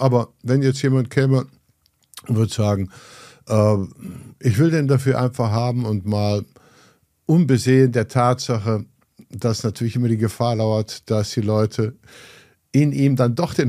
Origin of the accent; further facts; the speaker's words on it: Cologne, North Rhine-Westphalia, Germany; ich bin ja in Köln geboren. Mein Vater ist in Köln geboren. Mein Großvater war, der war noch Dame Eberplatz in der Gegend. Und ich hänge, ich bin richtiger Kölner.